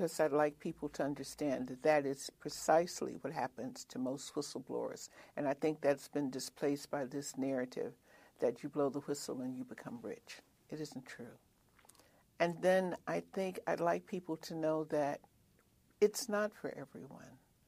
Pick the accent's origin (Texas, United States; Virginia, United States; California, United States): California, United States; Compton; now in Mount Vernon, United States; And it was a great climb for me because I'm from Compton. So to go from Compton to live on the Potomac in a house in Mount Vernon is a huge climb.